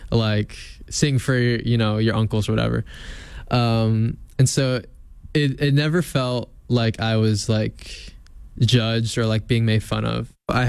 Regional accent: Gainesville, Florida, United States; the support from people that I grew up with in Gainesville.

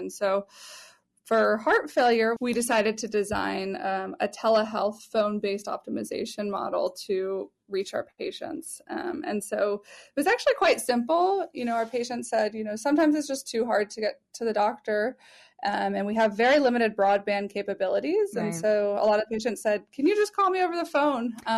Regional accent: New Mexico, United States; I am. Yes, I grew up in New Mexico.

